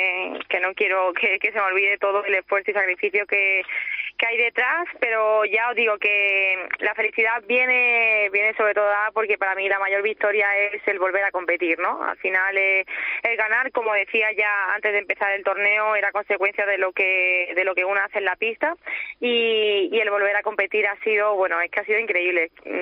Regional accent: Madrid, Community of Madrid, Spain; el jugar aquí en Madrid, en mi país, con toda mi gente

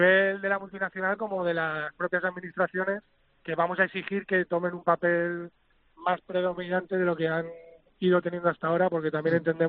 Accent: Community of Madrid, Spain; pues yo soy madrileño

